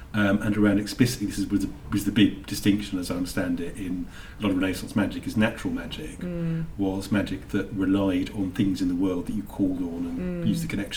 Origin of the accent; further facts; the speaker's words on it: United Kingdom; I'm a Brit who grew up in the Church of England